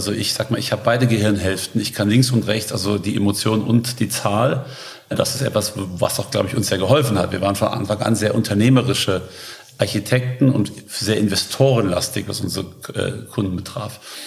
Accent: Frankfurt, Hesse, Germany; ich bin ja Frankfurter, deswegen ist es schön hier zu sein, in Frankfurt geboren, lebe aber schon seit langem nicht mehr in Frankfurt, war aber in Braunschweig an der Uni.

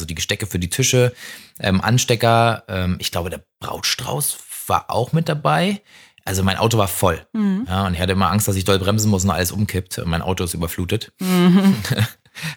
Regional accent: Potsdam, Brandenburg, Germany; Und die beiden kommen aber aus meiner Heimatstadt Potsdam

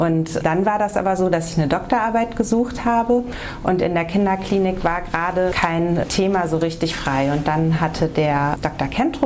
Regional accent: North Rhine-Westphalia, Germany; ich bin im Sauerland groß geworden. Meine Eltern sind aber eingewanderte Sauerländer. Meine Mutter ist tatsächlich gebürtige Aachenerin und mein Papa ist in Goa geboren, in Indien

